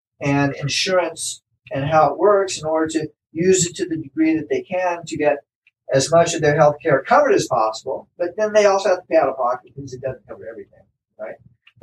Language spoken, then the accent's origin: English; Indiana, United States; I'm from Indiana, and a number of people in Indiana are maybe more conservative than people are out in California.